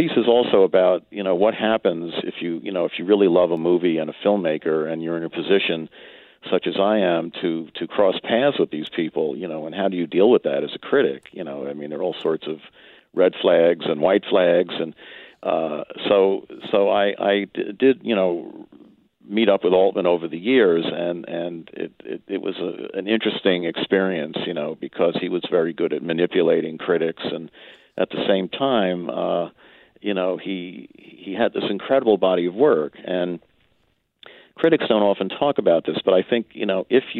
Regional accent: New York, United States; born or raised there

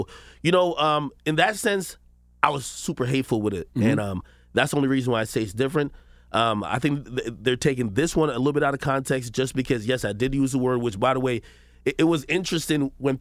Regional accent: Jamaica; I'm Jamaican. I was born in Jamaican.

